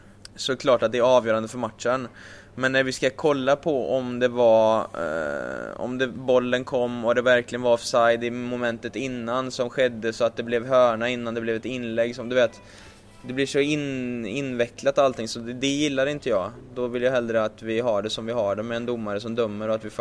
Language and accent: Swedish; Uddevalla, Västra Götaland County, Sweden; also born or lived in Sunne; Jag är ju från Uddevalla från början, men min mamma var från Sunne, så vi flyttade dit när jag var 10 år.